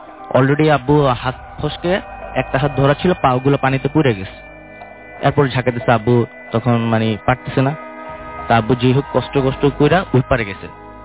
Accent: Chittagong, Chattogram Division, Bangladesh; also born or lived in Comilla; now in Dhaka, Bangladesh; আমার বাড়ি হচ্ছে কুমিল্লা, আমি বর্তমানে মহাখালীতে থাকি।

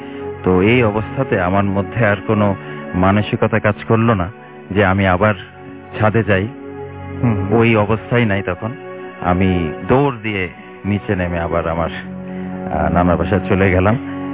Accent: Tejgaon, Dhaka Division, Bangladesh; তেজগাঁ থেকে।

